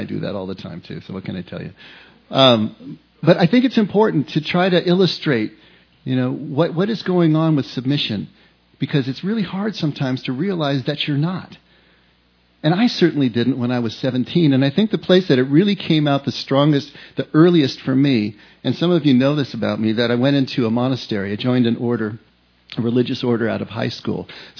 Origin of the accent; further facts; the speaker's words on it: California, United States; Now, I grew up here in California. And that last summer before I left for Chicago, I spent about the entire summer on the beach.